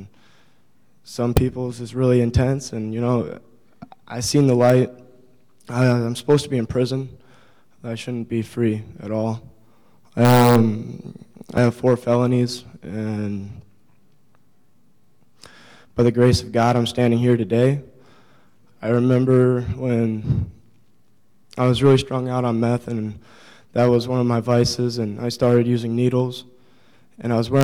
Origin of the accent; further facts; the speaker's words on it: South Dakota, United States; I'm 20 years old. I'm from South Dakota. I've kind of lived everywhere around here.